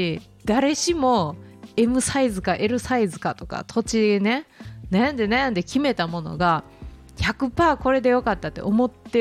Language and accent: Japanese; Kobe, Hyogo, Japan; あの神戸育ちで海の近くやったかめっちゃわかんねんけどさ、雨の日とかめっちゃ窓ガラスキラキラするぐらい塩つくんよ。